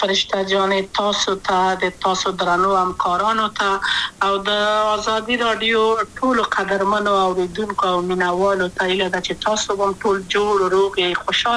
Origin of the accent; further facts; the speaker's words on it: Kabul, Afghanistan; also born or lived in Wardak; زه خو اصلا د وردګو ولایت یم د پلار مې د وردګو ولایت ته خلګان څه کې دلې د کابل په تخته پل سیمه کې یم او لویا شویم کابل که یم